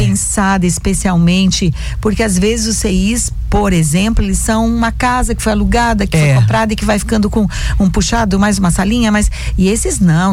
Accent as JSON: {"language": "Portuguese", "region": "Rio Grande do Sul", "country": "Brazil", "moved": "yes", "said": "eu sou uma migrante, eu vim do Rio Grande do Sul, os meus pais vieram para cá lá atrás e depois eu vieram com as minhas irmãs."}